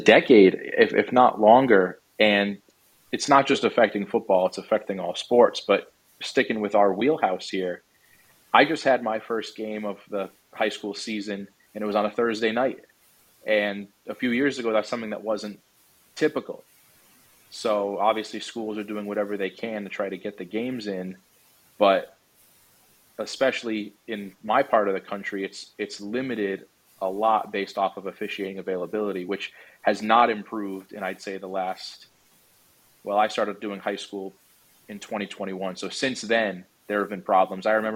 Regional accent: Massachusetts, United States; I'm from Massachusetts, in the Massachusetts High School Association

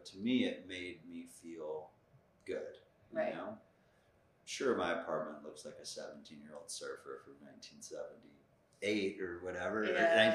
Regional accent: Los Angeles, California, United States; There was specifically one strip in the valley where I grew up on Sepulveda between Ventura and I think, I don't even know the name of the street, but it's near where the mall is now.

